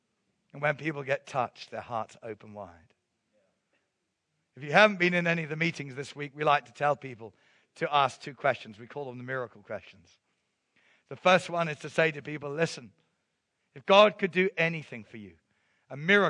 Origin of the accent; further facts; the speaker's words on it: South East England, United Kingdom; I come from Surrey. I come from the south of England where we speak the Queen's English.